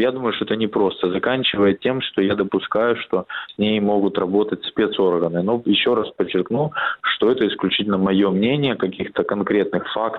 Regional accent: Donetsk, Donetsk Oblast, Ukraine; я тот человек, который тоже в Донецке, непосредственно в городе прожил 25 лет, я коренной дончанин

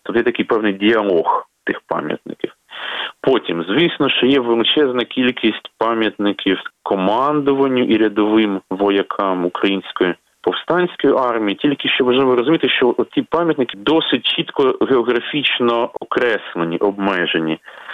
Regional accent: Dnipro, Dnipropetrovsk Oblast, Ukraine; в моєму рідному Дніпропетровську

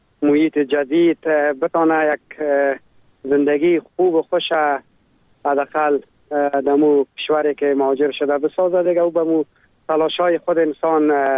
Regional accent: Afghanistan; now in Germany; در کلاس خود ما دو افغان دیگه هست

